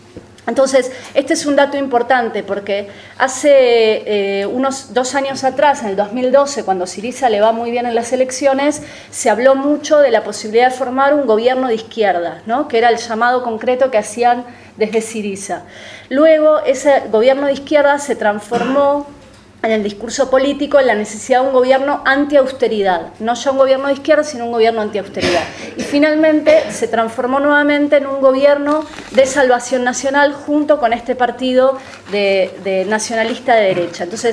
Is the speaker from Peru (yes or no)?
no; Argentina; yo vengo de Argentina